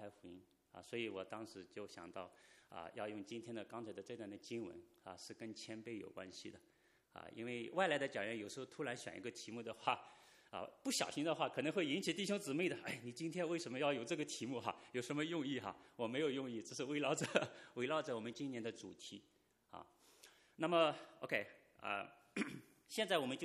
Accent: Shanghai, China; also born or lived in Singapore; 我老家是上海的。我是94年大学毕业

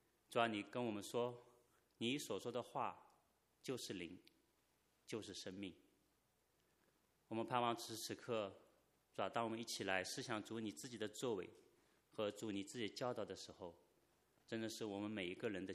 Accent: Shanghai, China; also born or lived in Singapore; 我老家是上海的。我是94年大学毕业

